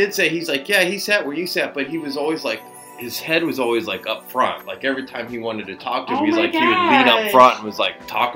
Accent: Chicago, Illinois, United States; Because I had mentioned I was from Chicago.

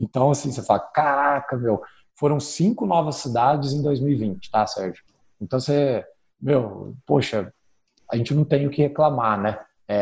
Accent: Ribeirão Preto, São Paulo, Brazil; eu sou aqui do interior, eu sou natural mesmo de Ribeirão, e eu estudei em São Carlos, na USP

